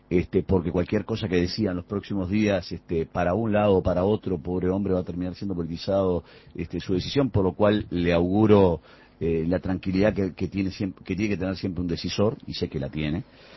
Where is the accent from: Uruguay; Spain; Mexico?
Uruguay